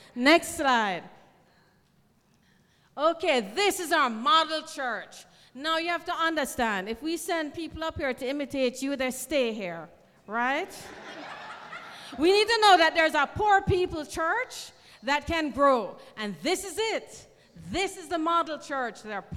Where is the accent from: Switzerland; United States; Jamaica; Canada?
Jamaica; born there; I am fully Jamaican. My father's family came from India. My mother's family came from China. I was born in Jamaica. I look Filipino, and I really feel like I'm a black Jamaican